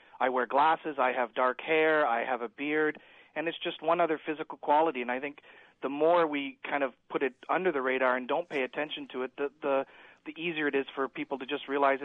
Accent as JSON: {"language": "English", "country": "Canada", "said": "I'm originally from Canada and was in the Little People of Canada organization for a while."}